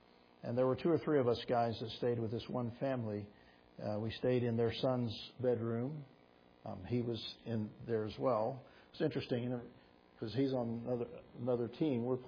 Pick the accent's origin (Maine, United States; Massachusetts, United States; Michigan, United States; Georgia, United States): Georgia, United States; Atlanta; and so I was raised in Atlanta, but I've never seen this before.